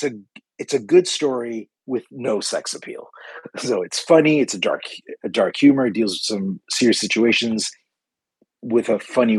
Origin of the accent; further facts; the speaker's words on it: Toronto, Ontario, Canada; now in London, Canada; I'm from Toronto. London, Ontario is 2 hours away from there. I moved here for work